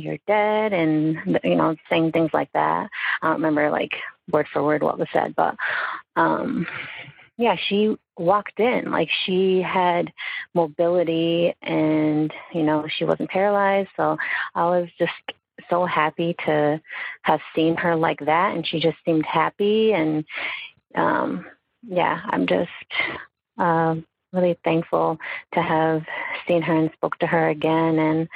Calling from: Bristol, Connecticut, United States; I am calling from Bristol, Connecticut.

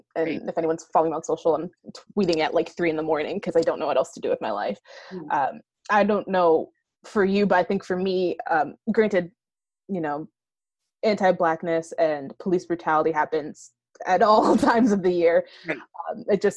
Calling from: Syracuse, New York, United States; I'm calling in from Syracuse, New York, where I'm quarantining with my parents.

